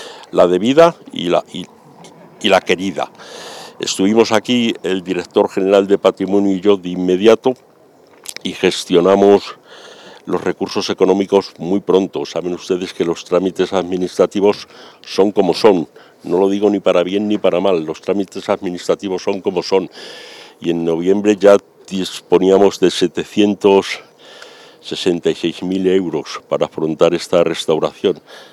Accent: Castile and León, Spain; nosotros somos gente de aquí, en el caso del presidente, en el caso mío, somos salmantinos y queremos estar aquí

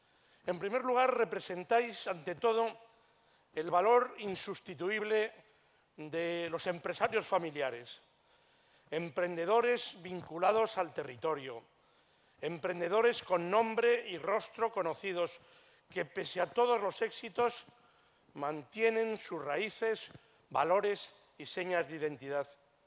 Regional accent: Castile and León, Spain; un buque insignia de la industria agroalimentaria de mi tierra, de nuestra tierra, de la tierra de Don Tomás, de Castilla y León

